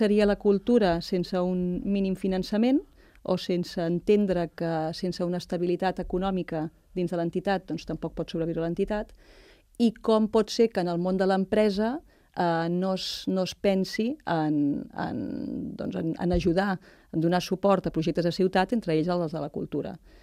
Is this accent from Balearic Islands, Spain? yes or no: no; Barcelona, Catalonia, Spain; now in Sant Cugat, Spain; Jo vinc de Gràcia, de Barcelona, com molta altra gent aquí